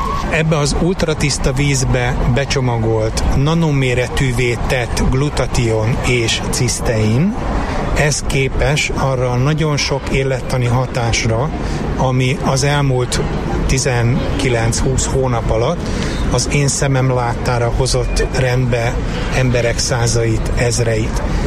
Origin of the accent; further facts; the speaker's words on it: Szeged, Csongrád-Csanád, Hungary; Én szegedi vagyok, nálunk a kézilabda és a kajakkenu az elsődleges sportok.